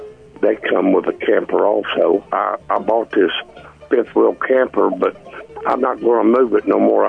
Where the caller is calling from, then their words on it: Mount Sterling, Kentucky, United States; Mount Sterling.